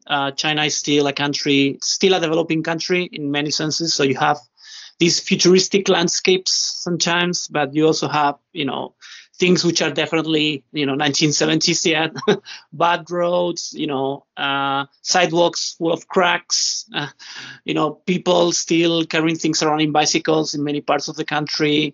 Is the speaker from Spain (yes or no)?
yes; Spain; born there; English is a second language; also born or lived in Australia; I was born here in Spain, then I lived in Australia. I've lived in a lot of countries, and I've talked to a lot of people from many places.